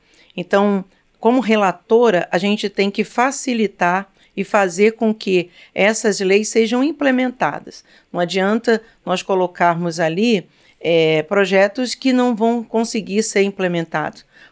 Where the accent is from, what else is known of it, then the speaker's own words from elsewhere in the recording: São Paulo, Brazil; eu sou do estado de São Paulo